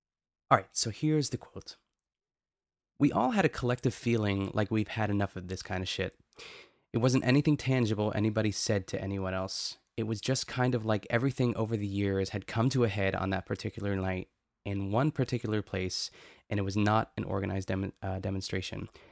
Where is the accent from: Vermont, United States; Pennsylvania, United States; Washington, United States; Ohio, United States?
Pennsylvania, United States; Pittsburgh; and I would say that I'm from Pittsburgh